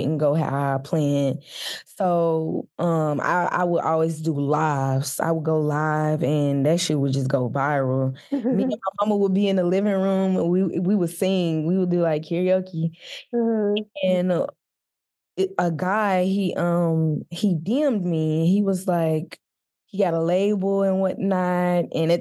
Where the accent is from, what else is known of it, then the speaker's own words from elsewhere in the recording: Forrest City, Arkansas, United States; Well, I am from a small town. It's called Four City, Arkansas. It's like an hour away from Memphis.